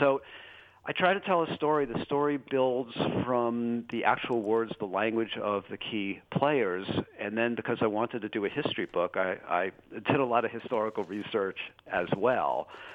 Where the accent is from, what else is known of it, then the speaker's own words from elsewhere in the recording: Boston, Massachusetts, United States; places like Massachusetts, for example, which actually is my home state. I'm from the Boston area.